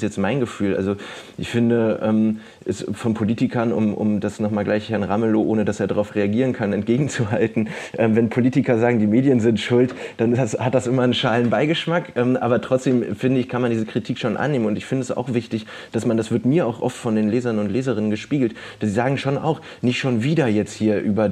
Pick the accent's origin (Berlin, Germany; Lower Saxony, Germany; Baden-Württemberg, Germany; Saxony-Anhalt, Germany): Berlin, Germany; also born or lived in Dresden; Ich habe damals in Dresden gelebt, bin aus West-Berlin, wo ich aufgewachsen bin, nach Dresden gezogen, kam da an, quasi zeitgleich mit Pegida